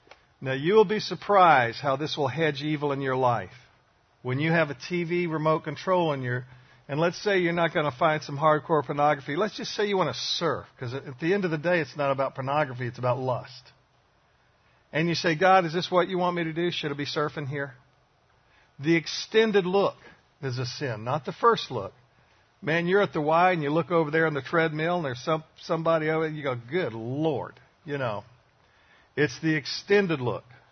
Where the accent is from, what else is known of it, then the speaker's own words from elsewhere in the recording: Alabama, United States; We're both from Alabama.